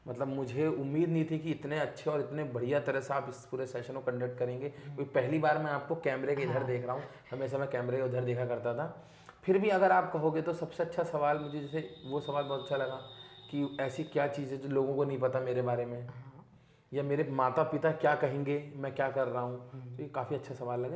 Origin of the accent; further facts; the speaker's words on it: Haldwani, Uttarakhand, India; मैं हल्द्वानी में पैदा हुआ और हल्द्वानी में मैंने उस माहौल में लिखना, पढ़ना, सिनेमा रिव्यूज़ ये सब शुरू करे